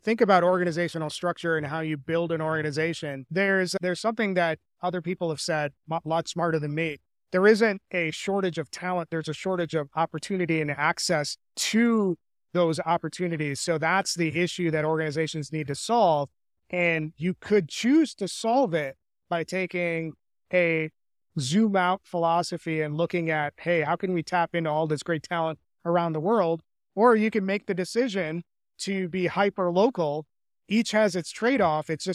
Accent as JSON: {"language": "English", "country": "India", "said": "I'm an immigrant as well. I'm originally from India"}